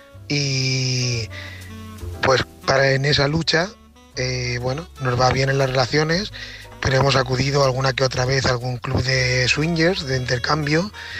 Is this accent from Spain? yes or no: yes; Valencia, Valencian Community, Spain; soy de Valencia.